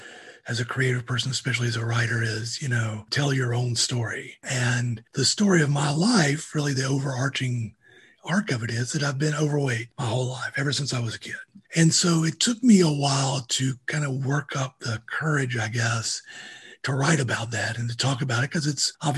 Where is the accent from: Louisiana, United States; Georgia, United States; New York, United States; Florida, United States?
Georgia, United States; now in North Carolina, United States; You know, I'm from the South. I grew up in Georgia. I live in North Carolina now. I've lived in the South for all but 1 year of my life.